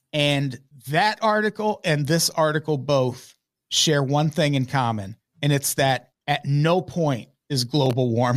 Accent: Midwest, United States; also born or lived in South Dakota; I grew up in the Midwest and tornadoes were an ever-present threat

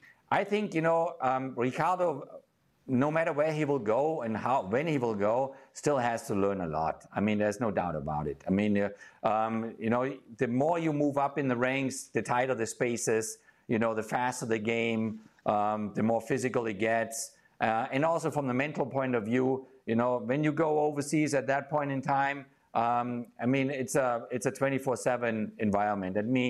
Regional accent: Stuttgart, Baden-Württemberg, Germany; English is a second language; moved away as an adult; I mean, I wanted to leave, actually, my hometown, Stuttgart, at the age of, I think I was 21.

